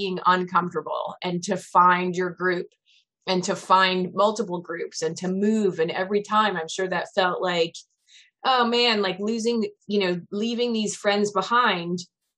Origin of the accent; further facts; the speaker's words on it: East Coast, United States; now in California, United States; And moving to California, I'm from the East Coast, and moving to California, my family, like related family, is on the East Coast.